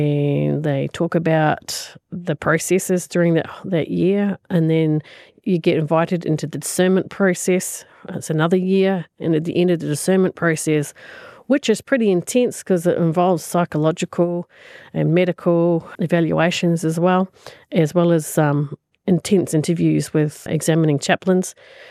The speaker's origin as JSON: {"language": "English", "country": "New Zealand", "tie": "born or raised there", "said": "part of the community I grew up in New Zealand was a tiny community, and the two biggest gossips in town were the local GP and the local priest."}